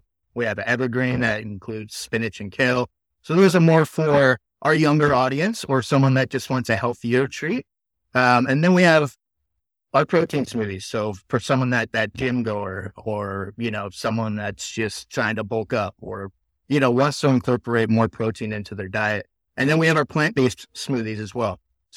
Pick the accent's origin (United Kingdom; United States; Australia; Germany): United States; Hawaii; Leaning back on my experience growing up in Hawaii with those flavors, with most of the products that we use actually growing in my yard.